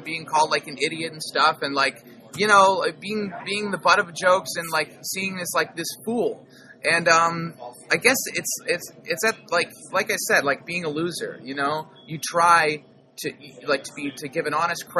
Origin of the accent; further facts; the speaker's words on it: Ohio, United States; because like I grew up in Ohio, and I grew up in like where people are really kind of conservative